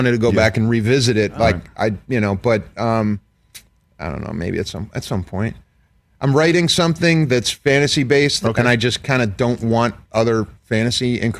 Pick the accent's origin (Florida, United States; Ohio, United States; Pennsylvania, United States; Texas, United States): Pennsylvania, United States; Pittsburgh; I'm from Pittsburgh. We don't do that.